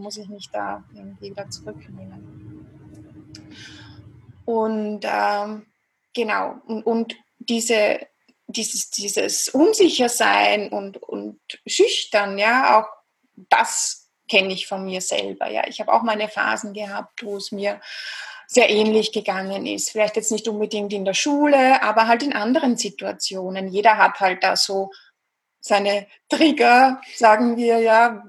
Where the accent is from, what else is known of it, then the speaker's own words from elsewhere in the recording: Vienna, Austria; accent: Viennese; wie du schon sagtest, ich komme aus Österreich, aus Wien. Ich glaube, man hört es auch ganz gut raus, ein bisschen an der Stimmfärbung, an der typisch österreichisch-wienerischen.